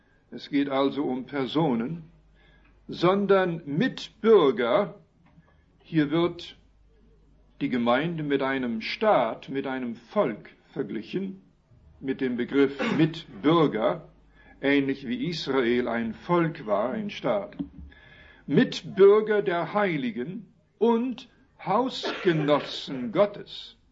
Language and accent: German; Waldheim, Saskatchewan, Canada; Gemeinde in Waldheim, Saskatchewan, wo ich aufgewachsen bin in Kanada.